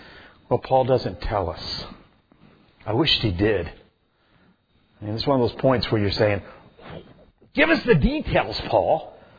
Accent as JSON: {"language": "English", "region": "Indiana", "country": "United States", "said": "some of you know, I'm from Indiana. In Indiana, we play basketball."}